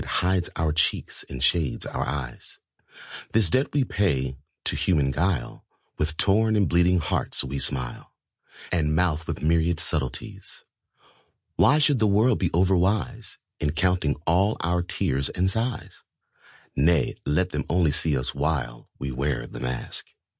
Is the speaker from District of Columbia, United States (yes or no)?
yes; Washington, District of Columbia, United States; A church that sits in Washington, D.C., Chocolate City, my hometown.